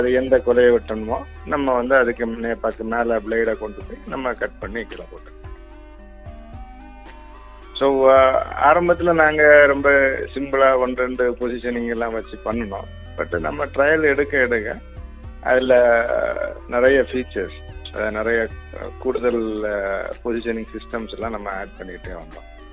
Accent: Nagercoil, Tamil Nadu, India; என்னோட சொந்த ஊர் வந்து நாகர்கோயில், கன்னியாகுமரி மாவட்டம்.

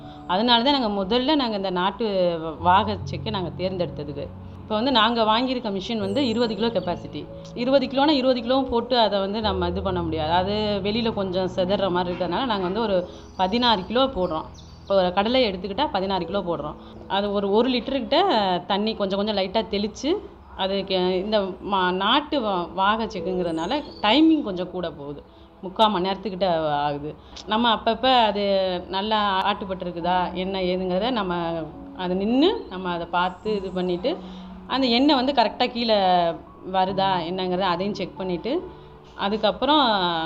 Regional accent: Variyapatti, Tamil Nadu, India; என்னுடைய சொந்த ஊர் வந்து திருமய ஒன்றியத்தில் வாரியப்பட்டிங்கிற கிராமத்தில் என்னோட சொந்த ஊர். நான் 2008 வந்து திருமய ஒன்றியம் தான் இளஞ்சாவூருங்கிற ஊராட்சியில் என்னை கல்யாணம் பண்ணாங்க.

